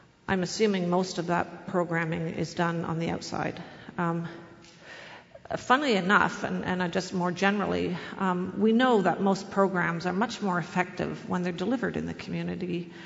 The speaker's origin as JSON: {"language": "English", "town": "Toronto", "region": "Ontario", "country": "Canada", "said": "I'm from Toronto way back"}